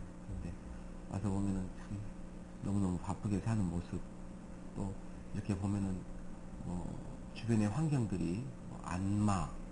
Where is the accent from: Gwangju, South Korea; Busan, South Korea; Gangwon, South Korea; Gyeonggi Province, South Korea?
Gwangju, South Korea; also born or lived in Seoul; now in Jeonju, South Korea; 저는 전주교회에 있습니다. 태어나기는 서울에서 태어나서 자라기는 광주에서 많이 자랐고 광주에서 구원받고 광주에 있다가 전주로 가게 됐습니다.